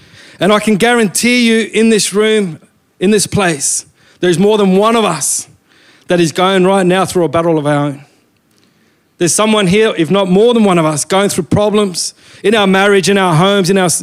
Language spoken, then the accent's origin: English; Brisbane, Queensland, Australia; Yeah, that's where I'm from. So born and bred in Brisbane. My father was Roberto from Chile. My mum is from Spain.